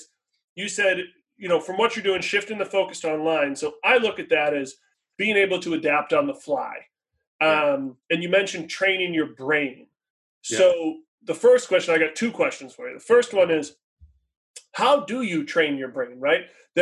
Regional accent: Boston, Massachusetts, United States; they're a Boston-based company. I'm from Boston.

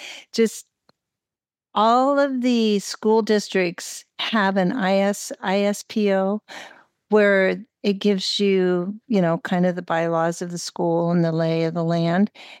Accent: Lewiston, Idaho, United States; I was born and I was raised in Lewiston, Idaho. It's interesting that I was raised in a Christian Science home.

